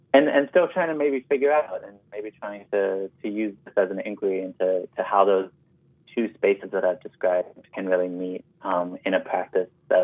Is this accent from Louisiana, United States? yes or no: no; Washington, District of Columbia, United States; And I grew up in Washington, D.C., in a predominantly Salvadorian and Black community.